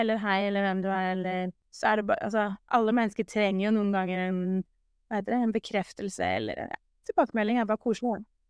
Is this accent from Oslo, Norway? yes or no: yes; Oslo, Norway; Altså jeg er jo fra Oslo selv